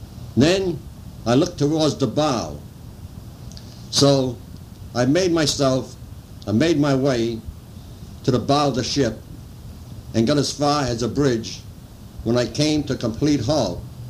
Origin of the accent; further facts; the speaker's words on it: Cumberland, Rhode Island, United States; born there; I was born on April 4th, 1912, in Cumberland, Rhode Island.